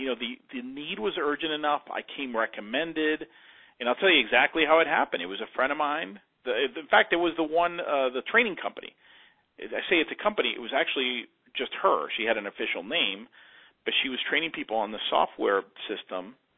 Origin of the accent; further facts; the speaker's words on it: Georgia, United States; I'm from Georgia.